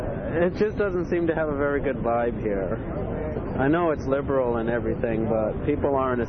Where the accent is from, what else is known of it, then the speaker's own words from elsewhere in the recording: Tucson, Arizona, United States; Well, I'm from Tucson, that's where I'm from.